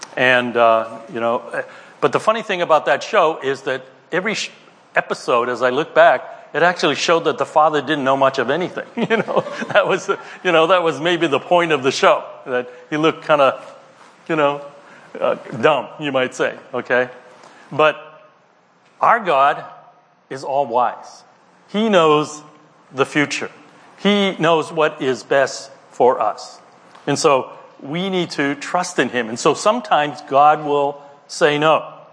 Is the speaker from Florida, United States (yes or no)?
no; Cambridge, Massachusetts, United States; And I grew up in Cambridge, okay, went to high school in Cambridge